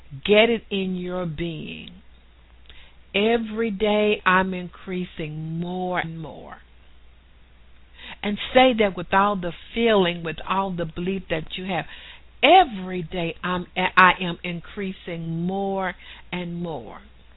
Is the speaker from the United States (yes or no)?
yes; the South, United States; accent: southern; excuse my southern accent and my English